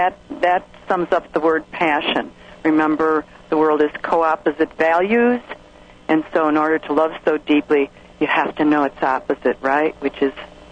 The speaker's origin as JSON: {"language": "English", "region": "Midwest", "country": "United States", "said": "I thought you were going to ask me, when am I coming home? I'm from the Midwest."}